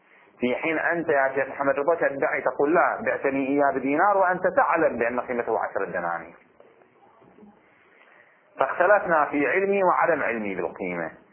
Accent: Bahrain; الخبز عندنا في البحرين يباع ب20 فلس

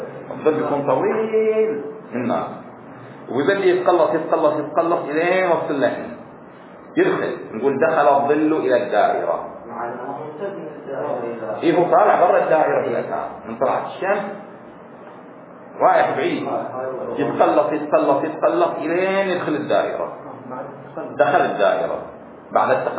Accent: Bahrain; التفاوت خفيف عندنا في البحرين بين الشمال الحقيقي والشمال المغناطيسي

